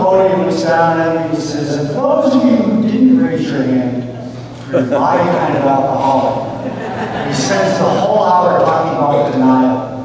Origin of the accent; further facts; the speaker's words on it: Tucson, Arizona, United States; I'm from Tucson, Arizona, and this is my first meeting.